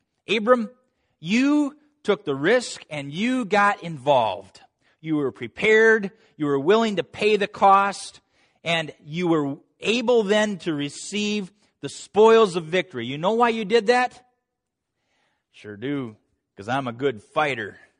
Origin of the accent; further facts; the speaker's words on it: United States; Oftentimes, I'm an American first before I'm a Christian.